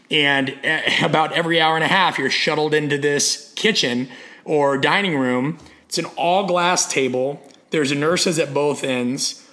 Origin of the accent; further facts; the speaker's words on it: Omaha, Nebraska, United States; No, I grew up in Omaha, Nebraska.